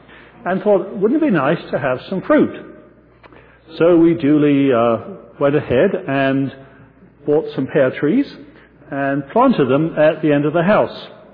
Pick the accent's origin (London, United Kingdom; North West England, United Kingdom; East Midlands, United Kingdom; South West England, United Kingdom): London, United Kingdom; Croydon; When I was a young boy, about 8 years old, growing up in England just after the Second World War, those of you with mathematical minds can now start calculating, my parents bought a wonderful old late Victorian house in Croydon, which was a suburb of London.